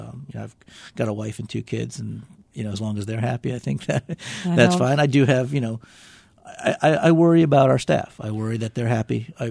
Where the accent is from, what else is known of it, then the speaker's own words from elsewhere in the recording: Midwest, United States; Yeah, I'm a Midwesterner.